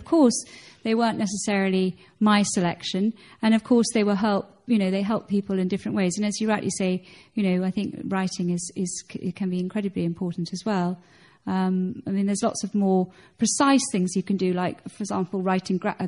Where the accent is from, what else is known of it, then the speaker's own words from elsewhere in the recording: England, United Kingdom; we're very bad as English, and we say we're fine.